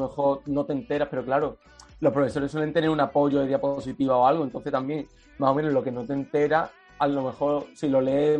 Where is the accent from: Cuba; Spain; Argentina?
Spain; now in Coimbra, Portugal; aquí somos como 300 españoles